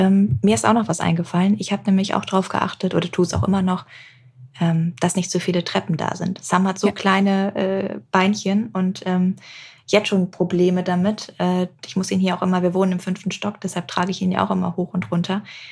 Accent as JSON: {"language": "German", "region": "England", "country": "United Kingdom", "tie": "born or raised there", "said": "ich bin zum Beispiel in England aufgewachsen"}